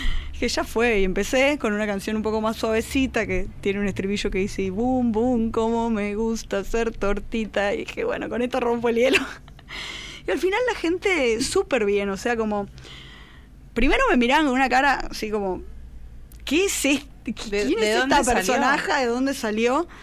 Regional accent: Tucumán, Argentina; now in Buenos Aires, Argentina; yo había ido a tocar a Tucumán, yo soy tucumana

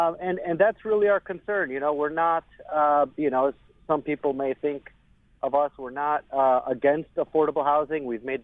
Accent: Waterbury, Connecticut, United States; I mean, I'm born and raised in Waterbury, Connecticut. Lived in what's called low-income rental communities in Waterbury, you know, from a family of factory workers

